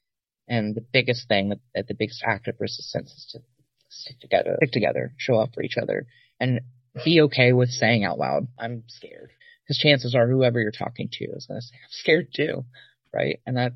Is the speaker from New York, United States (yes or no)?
no; Kentucky, United States; now in Seattle, United States; Or if I disclosed that I was from Kentucky, I would say something like, "I don't always tell people this," or like, "I don't want to say it out loud."